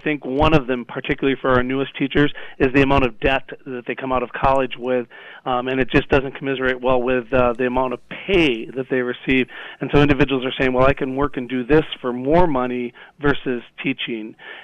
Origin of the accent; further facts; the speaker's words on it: Minong, Wisconsin, United States; I grew up in Minong, Wisconsin, way up there. Highway 53.